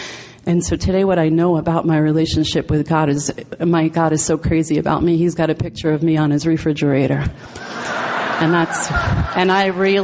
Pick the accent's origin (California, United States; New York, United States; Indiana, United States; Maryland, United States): New York, United States; New York City; I'm a New Yorker, Queens girl, born and raised.